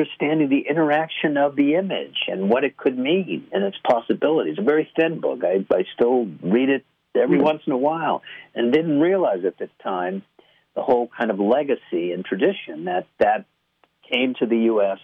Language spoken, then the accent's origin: English; Chicago, Illinois, United States; growing up in Chicago, the architecture and the, you know, it's a design town